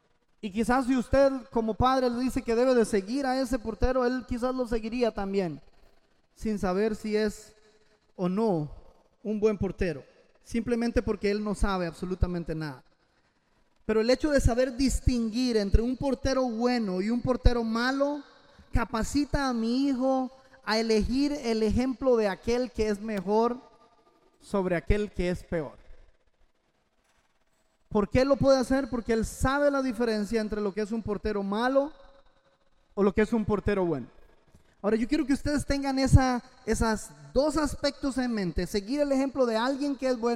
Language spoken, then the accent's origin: Spanish; Costa Rica; Y ellos, siempre que decían que yo soy el tico, de una vez decían Keylor Navas.